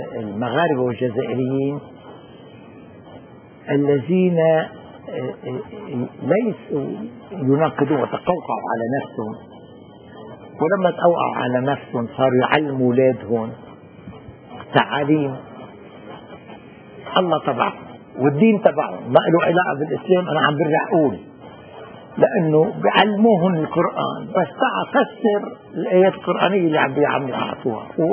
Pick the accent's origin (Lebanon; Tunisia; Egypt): Lebanon; ودولة فرنسية هزيلة مثل ما صار عندنا بلبنان.